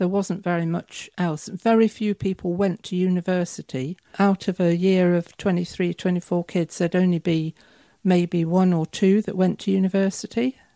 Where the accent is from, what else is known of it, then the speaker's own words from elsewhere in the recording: Leicester, East Midlands, United Kingdom; also born or lived in Exeter / Newcastle; Then when Dad left, I was five, and he got a job in Leicester, and we moved house to Leicester.